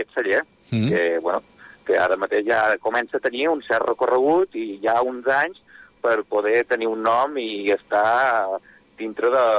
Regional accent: Balearic Islands, Spain; now in Verdú, Spain; Jo soc de Mallorca.

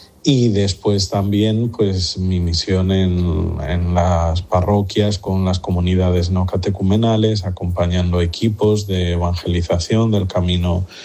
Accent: Madrid, Community of Madrid, Spain; now in Luanda, Angola; soy el padre … soy español de Madrid, de la parroquia San Saturnino en Alcorcón, diócesis de Getafe. Soy sacerdote diocesano de Luanda. Llegué en Luanda en el 2008.

